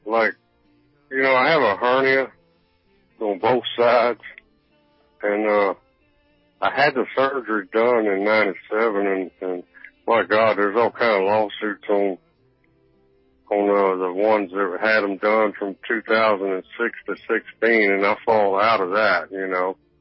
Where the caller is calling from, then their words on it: Lake Charles, Louisiana, United States; Lake Charles, Louisiana.